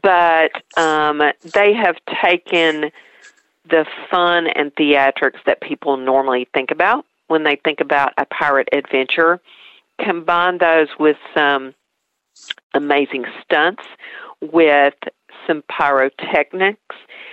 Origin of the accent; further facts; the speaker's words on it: Tennessee, United States; accent: East Tennessee; Now, I don't know if you would think that from my East Tennessee accent